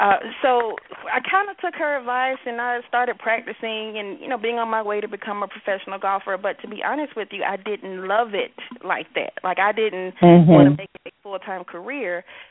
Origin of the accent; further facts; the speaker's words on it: the South, United States; we're from the South, so I'm going to speak it like he spoke to me.